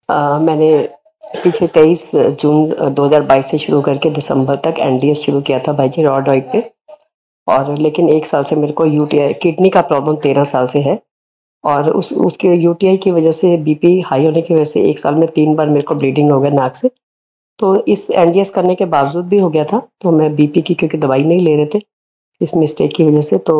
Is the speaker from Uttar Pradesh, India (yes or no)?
yes; Noida, Uttar Pradesh, India; also born or lived in Delhi; मेरी एज 58 है, ज्ञान में मैं 11 साल से हूँ, नोएडा से हूँ, दिल्ली से मैं पहले दिल्ली में थी